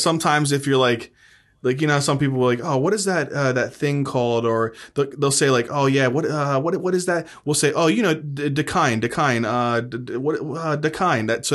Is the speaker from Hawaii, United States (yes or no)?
yes; Hawaii, United States; I'm Hawaiian, so I have a lot of family.